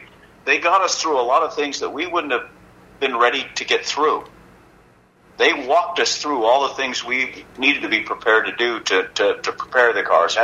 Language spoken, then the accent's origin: English; United States; To be around racing cars and be lucky enough to be on one that had an opportunity to win that race as an American.